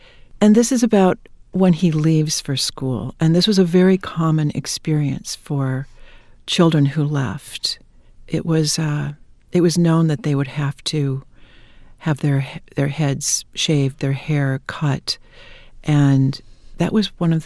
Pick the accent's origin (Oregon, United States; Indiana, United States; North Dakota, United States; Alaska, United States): North Dakota, United States; Wahpeton; No, I grew up in Wahpeton, North Dakota.